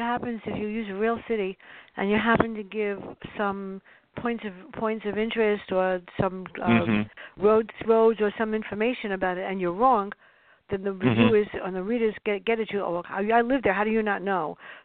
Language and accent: English; New York City, New York, United States; I grew up in the South Bronx.